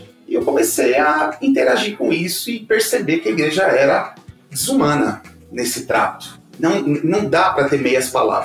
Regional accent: São Paulo, Brazil; Aqui em São Paulo, sou paulistano.

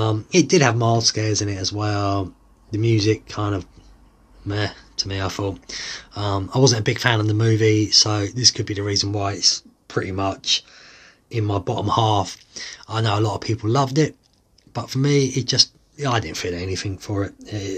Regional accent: England, United Kingdom; but I'm from England, so I don't really know the place.

